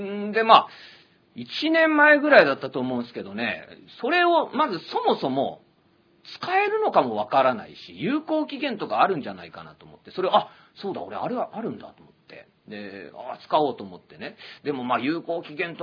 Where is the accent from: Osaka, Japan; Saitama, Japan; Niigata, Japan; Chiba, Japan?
Saitama, Japan; Wako; まあ、僕、埼玉の和光市ですけどね。